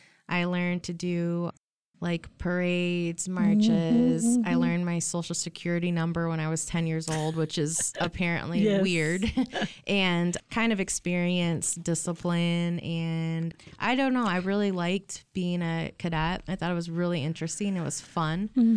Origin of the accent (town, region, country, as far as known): DeWitt, Michigan, United States; born or raised there; also born or lived in Lansing